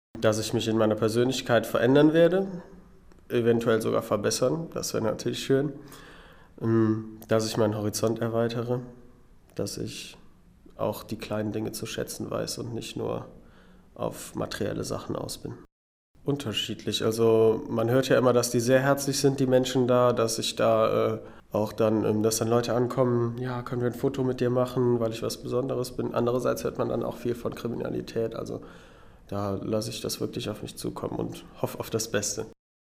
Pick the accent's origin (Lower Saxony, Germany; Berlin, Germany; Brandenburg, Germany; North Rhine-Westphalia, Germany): North Rhine-Westphalia, Germany; Stolberg; ich komme aus Stolberg hier bei Aachen